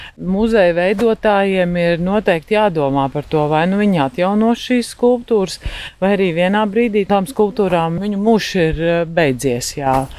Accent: Riga, Latvia; Mēs esam no Rīgas.

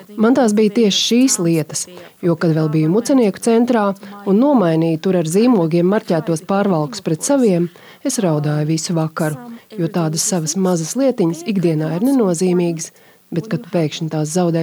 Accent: Belarus; Latvian is a second language; now in Latvia; es esmu no Baltkrievijas, no valsts, kur rusifikācija ir augstā līmenī, bet dzimtā valoda ir apdraudēta.

